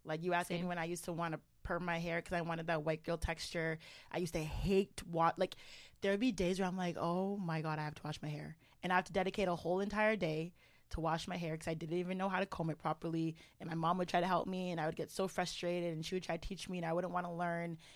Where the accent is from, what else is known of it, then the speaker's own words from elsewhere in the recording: Canada; born there; I was born in Canada.